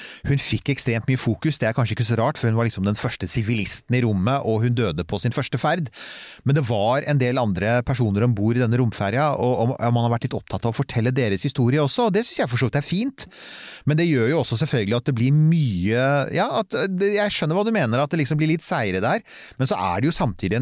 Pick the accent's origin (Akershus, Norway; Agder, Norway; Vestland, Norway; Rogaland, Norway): Akershus, Norway; Rykkinn; Jeg er fra Rykken.